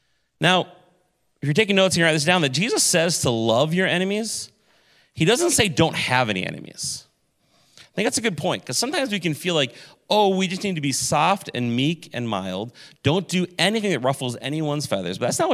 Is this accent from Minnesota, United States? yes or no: yes; Maple Grove, Minnesota, United States; I grew up in Maple Grove, went to Cedar Island Elementary School, which is not too far from here in Maple Grove.